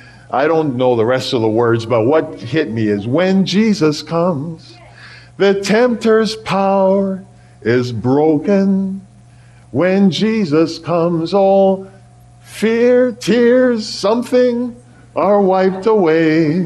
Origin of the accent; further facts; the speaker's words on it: Jamaica; now in Canada; I was born and raised in Jamaica, and every couple years or so, I like to go back